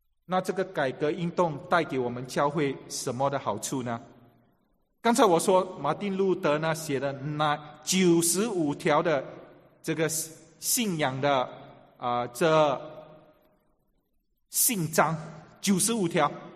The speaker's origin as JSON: {"language": "Chinese", "country": "China", "said": "我们中国人更不看不懂这个拉丁文啊"}